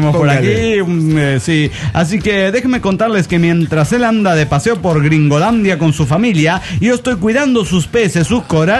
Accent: Cochabamba, Bolivia; de Cochabamba, Bolivia.

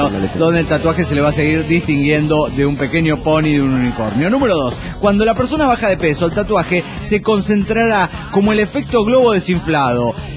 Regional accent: Mexico; Los únicos que cruzamos la frontera, queridos, somos los mexicanos.

